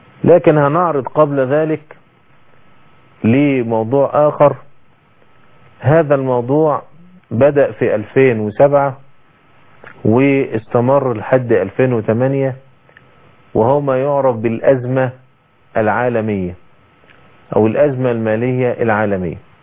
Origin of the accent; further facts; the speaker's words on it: Egypt; عندنا في مصر